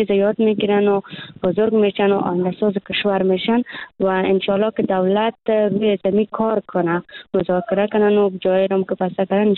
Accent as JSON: {"language": "Persian", "country": "Afghanistan", "said": "چون ما دختران افغان هستیم"}